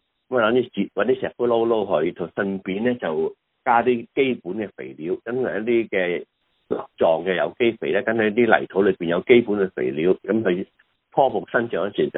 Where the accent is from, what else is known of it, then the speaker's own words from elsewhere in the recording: Guangdong, China; 其實個食譜咧，我哋廣東人咧其實就係真係好少見啊